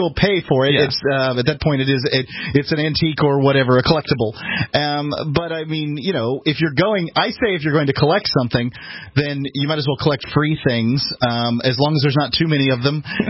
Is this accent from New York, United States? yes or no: no; Florida, United States; we're from Florida, and I know that many of the excavations, the archaeological excavations that went on in Florida, were of midden piles.